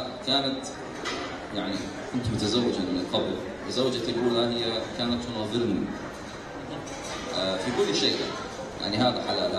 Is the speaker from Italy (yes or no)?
yes; Italy; Arabic is a second language; also born or lived in London; now in Kuwait; صار لي هنا مهاجرا سنة من لندن مع أهلي. ليش هاجرنا للكويت؟ أنا إيطالي أسكن في لندن